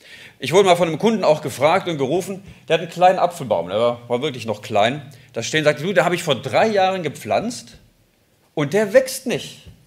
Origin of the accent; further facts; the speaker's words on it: Baden-Württemberg, Germany; moved away; Wir kommen eigentlich aus Baden-Württemberg und sind jetzt seit, ja, bald sind es 3 Jahre, im Sommer sind es 3 Jahre, jetzt hier oben in Schleswig-Holstein.